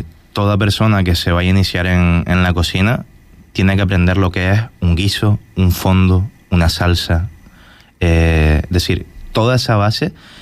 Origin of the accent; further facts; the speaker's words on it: Gran Tarajal, Canary Islands, Spain; Majorero, criado en Gran Tarajal y después pues estudié cocina